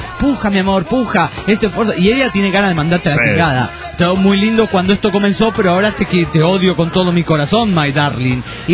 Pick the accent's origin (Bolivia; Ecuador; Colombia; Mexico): Bolivia; Tarija; soy de Bolivia, de la ciudad de Tarija